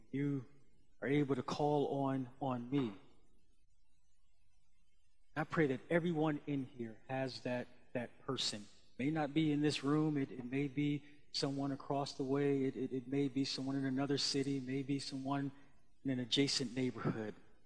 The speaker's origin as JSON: {"language": "English", "town": "Buffalo", "region": "New York", "country": "United States", "tie": "born or raised there", "said": "Growing up in Buffalo, I had a core group of friends."}